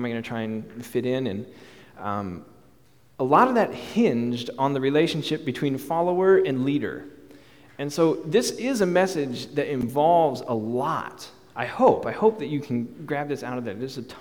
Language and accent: English; United States; And as an American, we love us some independence, don't we?